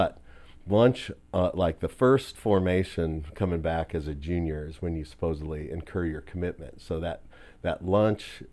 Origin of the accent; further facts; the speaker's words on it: Illinois, United States; I grew up in central Illinois, in a college town where Illinois State is.